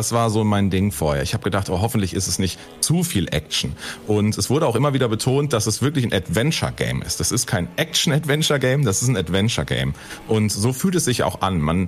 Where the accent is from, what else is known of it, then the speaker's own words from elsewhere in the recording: Germany; Also ist vielleicht für uns als Deutsche nochmal natürlich spannender als für Leute, die kein Deutsch sprechen.